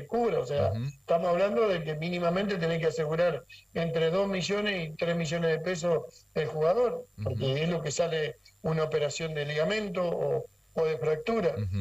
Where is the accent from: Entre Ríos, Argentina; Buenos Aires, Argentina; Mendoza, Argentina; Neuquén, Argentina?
Entre Ríos, Argentina; La Paz; Yo soy de La Paz, y sí te podría decir de los clubes míos